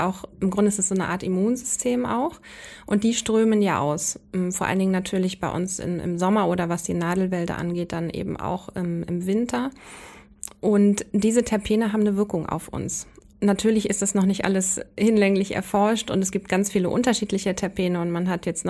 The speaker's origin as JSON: {"language": "German", "region": "Schleswig-Holstein", "country": "Germany", "said": "ich komme ja aus der Region Sachsenwald im Südosten von Hamburg"}